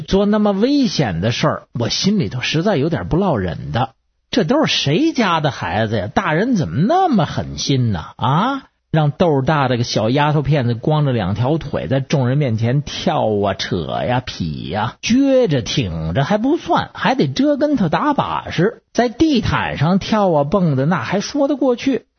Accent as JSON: {"language": "Chinese", "region": "Beijing", "country": "China", "tie": "born there", "said": "看来我生在北京还算是我有福气"}